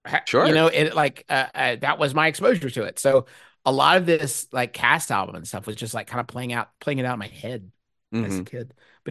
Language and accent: English; West Virginia, United States; as the kid growing up in West Virginia, the only opportunity you get to see a part of a show is the Tonys.